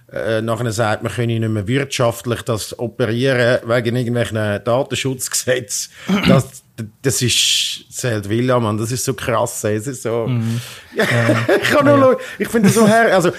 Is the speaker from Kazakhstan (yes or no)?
no; Switzerland; Wir als Schweizer kennen das ja genug gut mit Lobbyisten